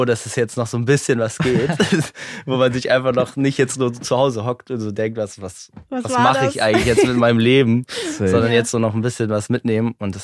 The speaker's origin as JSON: {"language": "German", "town": "Stuttgart", "region": "Baden-Württemberg", "country": "Germany"}